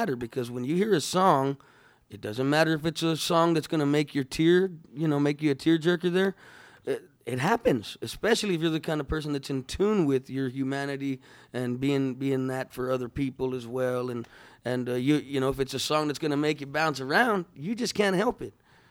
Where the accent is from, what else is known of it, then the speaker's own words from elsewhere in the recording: Texas, United States; We're from Texas. We are Chicanos, Mexican Americans.